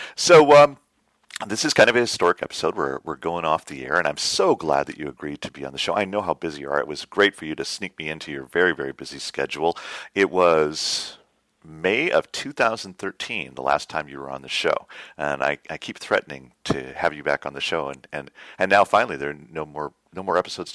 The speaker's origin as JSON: {"language": "English", "region": "South Dakota", "country": "United States", "tie": "born or raised there", "also_born_or_lived": "Iowa", "said": "I sure understand that, but I was born in Iowa and spent most of my life in South Dakota."}